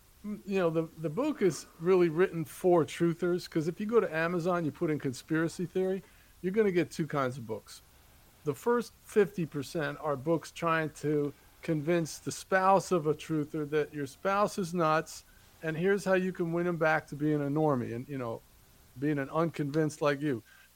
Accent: New Jersey, United States; now in North Carolina, United States; I did. I grew up in Jersey.

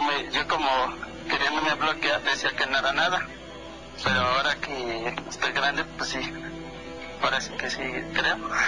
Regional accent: Mexico City, Mexico; born there; Yo nací en Tepito.

